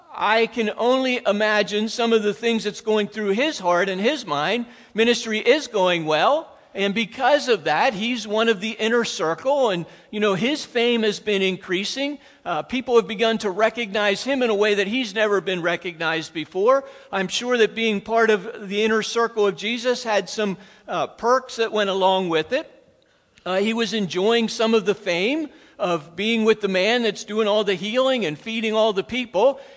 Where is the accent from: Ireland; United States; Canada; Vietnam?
United States; what my perspective is as American Christian. Because I grew up in my culture.